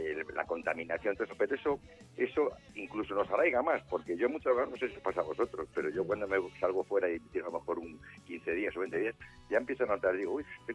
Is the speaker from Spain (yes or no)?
yes; Madrid, Community of Madrid, Spain; es un poco homenaje a Madrid, a mi tierra, bueno, a la que, en la que he vivido todos mis años mozos, y en la que sigo viviendo, ¿no?